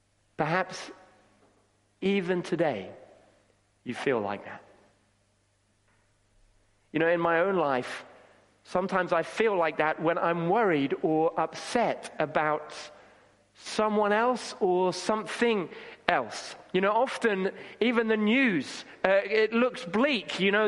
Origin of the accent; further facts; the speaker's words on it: Kenya; when I was growing up in Kenya, there used to be power cuts.